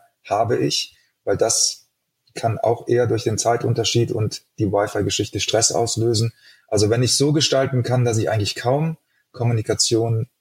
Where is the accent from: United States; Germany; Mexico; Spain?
Mexico; Weil das würde mich als Mexikaner tatsächlich auch nerven.